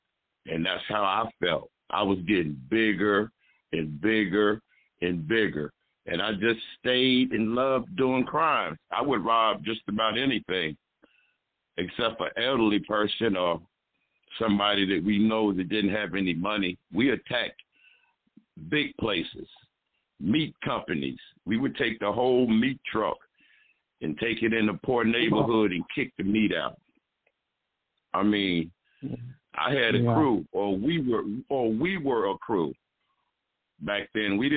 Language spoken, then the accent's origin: English; Newark, New Jersey, United States; And growing up in Newark, New Jersey, the oldest of three, and making good grades in school.